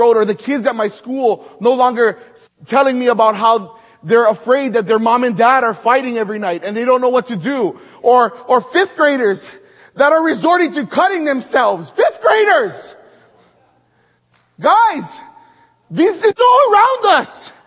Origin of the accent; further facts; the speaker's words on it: Maui, Hawaii, United States; Growing up on Maui, I was really sheltered.